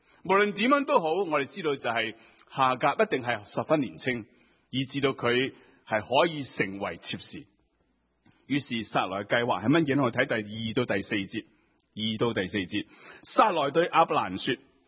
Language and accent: Cantonese; China; 其实我谂我哋头先都讲到，就系对我哋中国人嚟讲